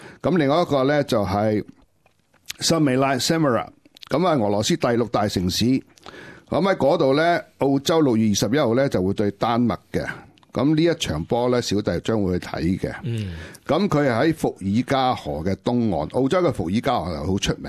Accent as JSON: {"language": "Cantonese", "country": "Hong Kong", "said": "譬如我哋香港人最熟悉嘅罗宋汤啦"}